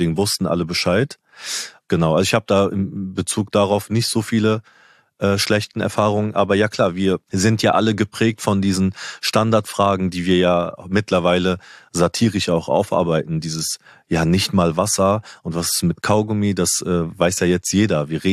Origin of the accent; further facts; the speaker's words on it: Remscheid, North Rhine-Westphalia, Germany; ich bin in einer Kleinstadt in Remscheid aufgewachsen